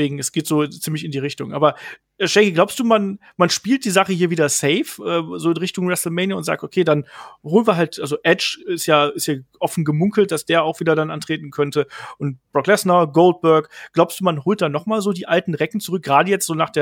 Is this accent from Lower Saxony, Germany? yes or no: no; Baden-Württemberg, Germany; Ich bin Schwabe.